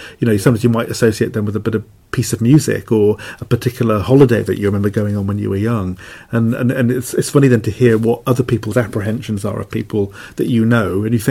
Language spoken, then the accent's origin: English; Wales, United Kingdom; moved away; Yeah, and I found that when I moved over from West Wales and found that the cost of living here was so different